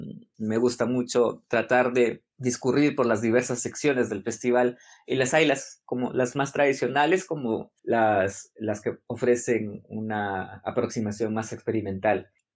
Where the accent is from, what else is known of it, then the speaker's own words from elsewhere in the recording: Peru; vengo de Perú, me encuentro en Berlín